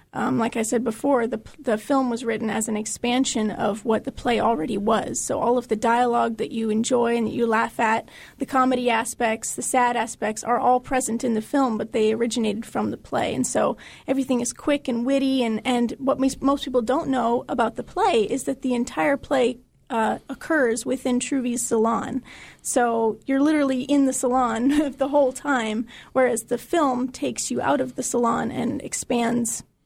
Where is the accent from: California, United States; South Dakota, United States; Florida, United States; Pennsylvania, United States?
Florida, United States; born there; also born or lived in Tampa / New Orleans; I was born in Florida and my family's Coast Guard family, so we've moved a lot of different places. And so we lived in Tampa. We also lived in New Orleans, Louisiana, for 1990 to 1992